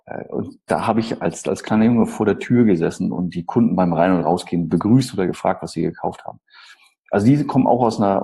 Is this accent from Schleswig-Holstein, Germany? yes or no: yes; Bad Malente-Gremsmühlen, Schleswig-Holstein, Germany; also born or lived in Eutin; Auch groß geworden bin ich in Norddeutschland, bei dir um die Ecke im Grunde. Du wohnst ja in Wisch und ich bin geborener Eutiner. Bin dann aufgewachsen in Bad Mahlentegemsmühlen